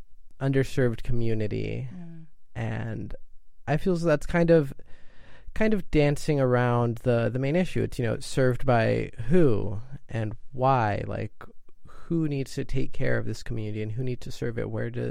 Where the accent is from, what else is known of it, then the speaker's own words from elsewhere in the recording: East Palo Alto, California, United States; I grew up in East Palo Alto, you know, I went to elementary schools in East Palo Alto, and then I went to a high school in Atherton.